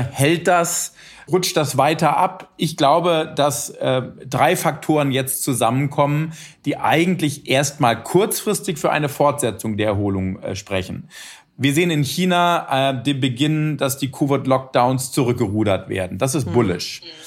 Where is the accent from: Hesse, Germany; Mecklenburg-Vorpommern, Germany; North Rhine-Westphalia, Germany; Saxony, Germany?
Hesse, Germany; now in New York, United States; hier so als Hesse in New York.